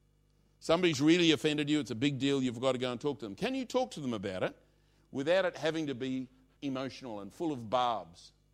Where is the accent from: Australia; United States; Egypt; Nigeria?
Australia; Now, I grew up in Australia. I don't know if we have working men's clubs quite like that.